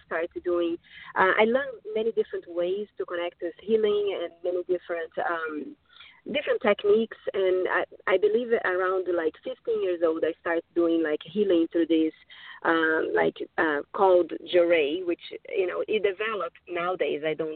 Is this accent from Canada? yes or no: no; Brazil; So I'm from Brazil